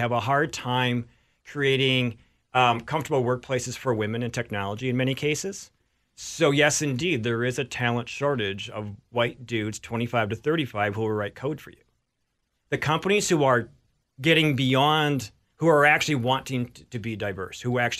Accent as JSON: {"language": "English", "town": "Richfield", "region": "Minnesota", "country": "United States", "tie": "born or raised there", "said": "I grew up in Richfield. I went to the University of Minnesota. I moved back to my parents' house in Richfield. Then I moved to the North Loop. And now I'm living out in the West Burbs."}